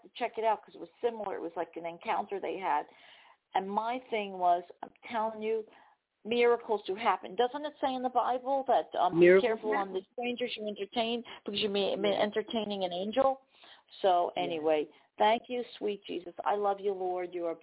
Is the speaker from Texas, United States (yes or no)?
no; New Jersey, United States; I'm from New Jersey.